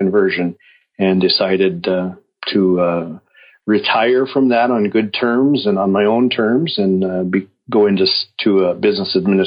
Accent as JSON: {"language": "English", "region": "North Dakota", "country": "United States", "tie": "born or raised there", "said": "I was raised in North Dakota, right here, about 60 miles from Devil's Lake."}